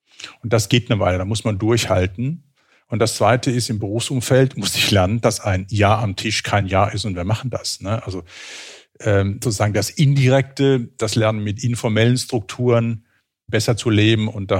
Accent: Southern Germany, Germany; als Süddeutscher in Süddeutschland aufgewachsen, hat man schon eine emotionale Nähe auch zur Schweiz. Ich habe viel Zeit in meiner Jugend auch in der Schweiz verbracht.

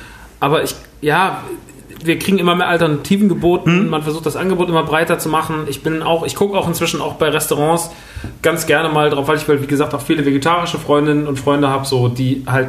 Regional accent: Rodgau, Hesse, Germany; gerade wie gesagt, auf dem Dorf. Wir sind groß geworden, also ich bin groß geworden im Rottgau.

